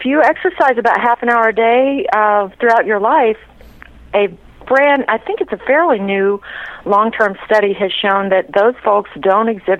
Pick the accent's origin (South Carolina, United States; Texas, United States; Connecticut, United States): Texas, United States; now in California, United States; Well, I grew up in Central Texas